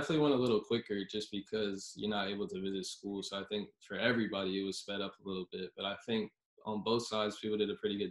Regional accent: Charlotte, North Carolina, United States; kind of growing up in Charlotte, in AC country, it's always kind of a dream of mine to play in the ACC.

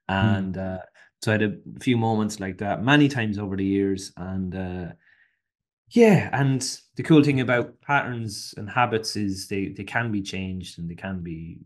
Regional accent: Ireland; Obviously, I'm stereotypically Irish, so there's all those stereotypes there.

